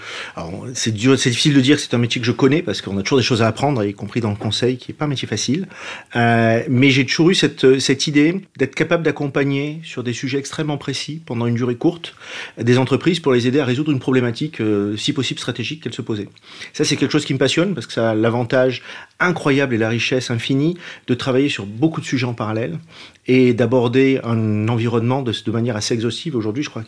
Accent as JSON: {"language": "French", "town": "Gap", "region": "Provence-Alpes-Côte d'Azur", "country": "France", "tie": "born or raised there", "said": "moi je suis né à Gap dans les Hautes-Alpes et j'y ai vécu."}